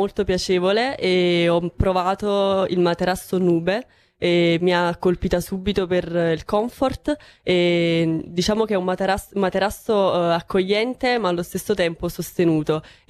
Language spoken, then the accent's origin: Italian; Avellino, Campania, Italy; Sono di Avellino.